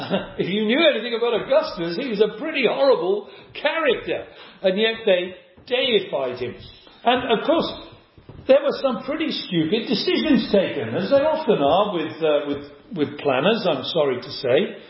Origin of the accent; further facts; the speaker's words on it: Cardiff, Wales, United Kingdom; I grew up in Cardiff. And it's not much of a port city anymore.